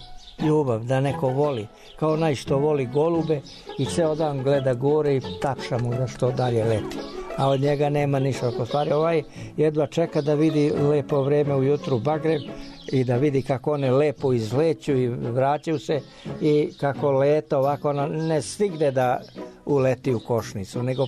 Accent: Žagubica, Southern and Eastern Serbia, Serbia; Ima ovde, kod nas u Žagubici ima dva udruženja.

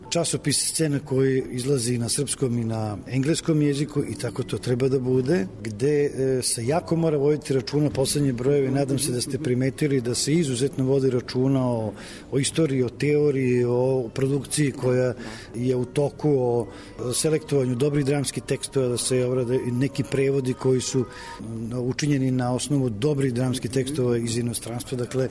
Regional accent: Novi Sad, Vojvodina, Serbia; ja kao rođeni Novosađanin koji sam odrastao u ovome gradu

